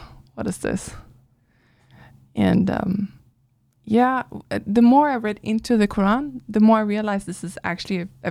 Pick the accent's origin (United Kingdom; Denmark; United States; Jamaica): Denmark; I'm from Denmark.